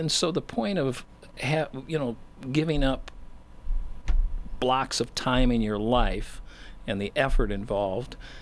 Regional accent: Chicago, Illinois, United States; I'm from back east. I'm a refugee from Chicago.

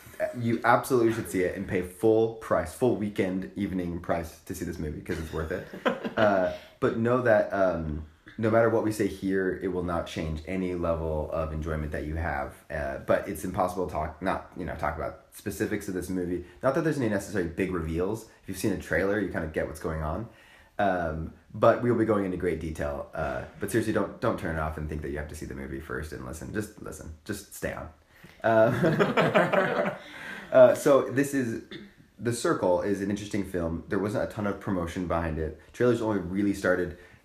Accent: California, United States; So Brandon, Preston, and I live in Salt Lake City. Of course, we're all from California.

